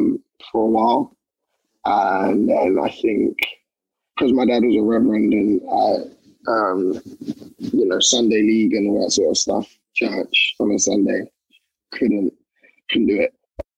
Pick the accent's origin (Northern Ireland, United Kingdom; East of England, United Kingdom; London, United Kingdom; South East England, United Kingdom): London, United Kingdom; Camberwell; I grew up in Southeast London, Camberwell, Peckham Sides. I enjoyed my upbringing. My dad is a reverend. Grew up in a church